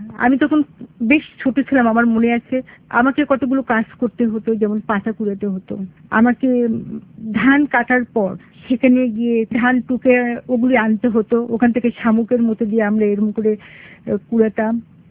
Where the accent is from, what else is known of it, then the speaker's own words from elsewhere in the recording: Bogura, Rajshahi Division, Bangladesh; born there; now in Dhaka, Bangladesh; আমার জন্ম বগুড়ায় চপলুকমানে।